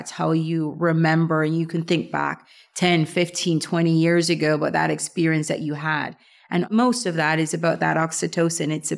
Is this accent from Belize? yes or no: yes; Belize; I love growing up in Belize.